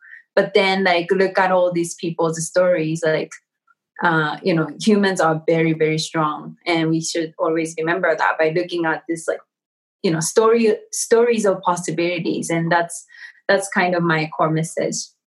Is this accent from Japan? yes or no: yes; Japan; English is a second language; I was born and raised in Japan, right? And this experience was very different from growing up in America, right?